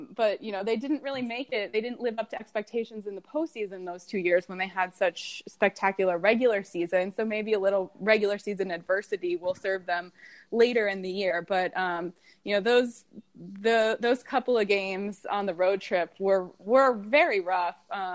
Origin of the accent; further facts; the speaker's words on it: Tampa, Florida, United States; Yeah, I am from the Tampa Bay area. being from that area, I think I feel a little pride